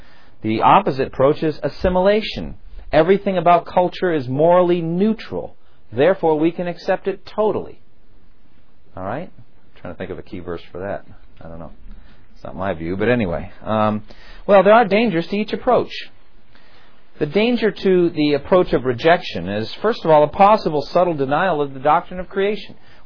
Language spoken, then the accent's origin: English; United States; I learned, for example, that I, as an American, very much value my personal space.